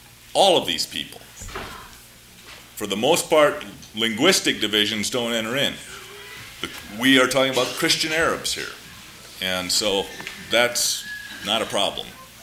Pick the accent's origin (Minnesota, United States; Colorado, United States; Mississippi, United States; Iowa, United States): Iowa, United States; Mason City; in a town I grew up in Mason City, Iowa, our next door neighbor was a Lebanese grocer.